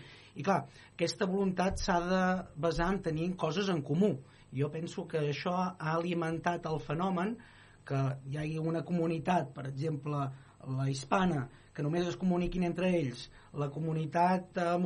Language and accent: Catalan; Catalonia, Spain; dels que som catalanoparlants